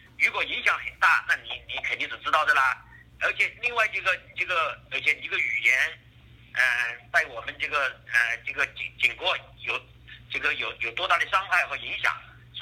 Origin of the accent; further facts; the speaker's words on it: China; 那么我们是中国的制度，我们作为中国人还是要适应中国的制度。